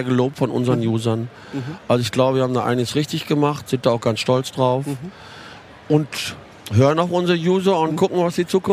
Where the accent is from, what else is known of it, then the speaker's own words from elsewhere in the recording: Paderborn, North Rhine-Westphalia, Germany; ich komme aus Paderborn, was liegt näher?